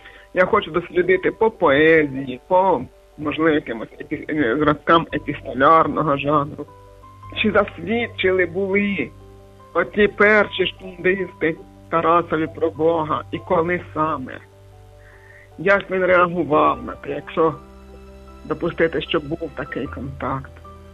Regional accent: Donetsk Oblast, Ukraine; І коли моє рідне село на Донеччині почали бомбити

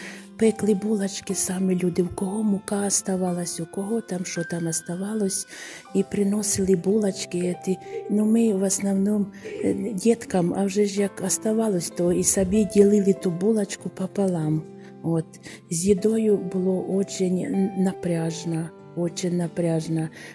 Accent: Chernihiv, Chernihiv Oblast, Ukraine; Да, так, я сама з Чернігова.

